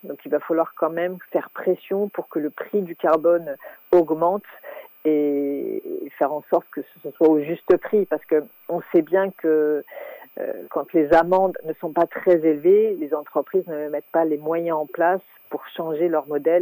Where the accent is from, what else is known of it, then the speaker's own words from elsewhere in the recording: France; Mais voilà, nous on est français